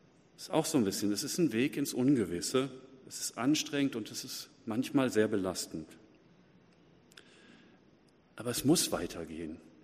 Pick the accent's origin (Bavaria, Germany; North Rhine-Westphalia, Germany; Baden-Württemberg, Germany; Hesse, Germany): North Rhine-Westphalia, Germany; Essen; moved away as an adult; also born or lived in Hamburg / Aachen / Wuppertal; now in Oldenburg, Germany; 19 Jahre bin ich aufgewachsen in Essen. Dann habe ich eine Zeit in einem Städtchen im Schwabenländle gewohnt, dann in Hamburg, in der Nähe von Berlin, in Aachen, in Wuppertal, wieder ein paar Jahre in Essen und jetzt die letzten 9 Jahre hier